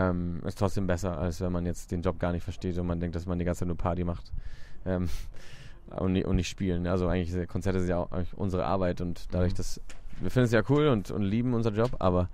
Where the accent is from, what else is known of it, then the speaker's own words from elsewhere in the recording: Barcelona, Catalonia, Spain; ich bin in Barcelona aufgewachsen, da hat man halt Sonne, da hat man irgendwie das Meer, da gibt es halt Berge auch nebenan